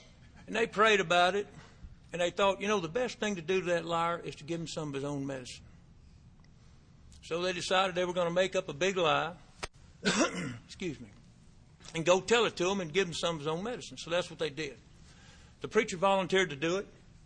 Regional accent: Pasadena, Texas, United States; also born or lived in Louisiana; I was born in Louisiana and raised on the Texas side.

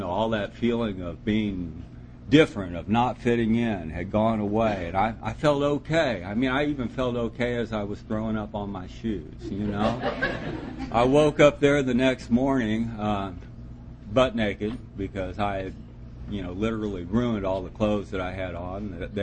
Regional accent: Akron, Ohio, United States; born there; I was born in Akron, Ohio, of all places.

